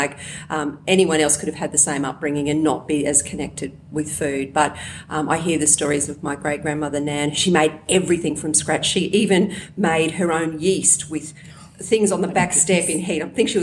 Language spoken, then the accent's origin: English; Toowoomba, Queensland, Australia; also born or lived in Brisbane; grew up in Toowoomba. I didn't come to Brisbane until I was 21 and grew up in a very sort of, you know, middle class kind of, you know, family.